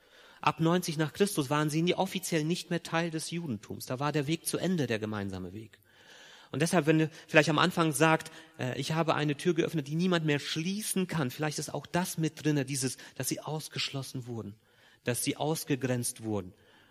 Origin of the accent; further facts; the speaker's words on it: Germany; natürlich für uns als Deutsche eine sehr herausfordernde Aussage mit unserer Geschichte